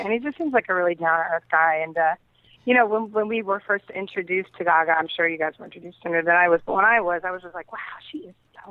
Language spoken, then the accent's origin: English; New Jersey, United States; moved away as an adult; now in Miami, United States; No, no, I grew up in Jersey. I'm a total Jersey girl.